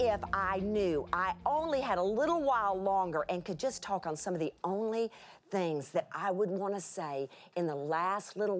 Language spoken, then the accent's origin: English; Texas, United States; but I come from South Texas, and you need to know that we have summers that are in three digits